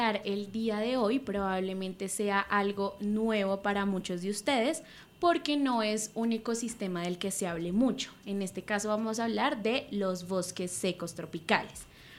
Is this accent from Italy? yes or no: no; Colombia; nos llevará a espacios que como colombianos disfrutamos de conocer y cuidar.